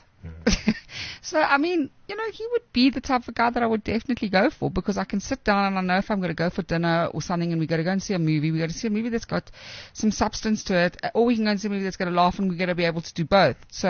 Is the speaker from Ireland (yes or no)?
no; Woodstock, Western Cape, South Africa; Yeah, I'm from Woodstock, eh?